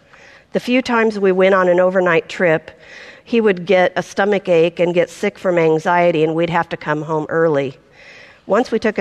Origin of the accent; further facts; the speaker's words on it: Portland, United States; I was born in Portland. I grew up near the airport, and I lived in the same house until I got married at 18.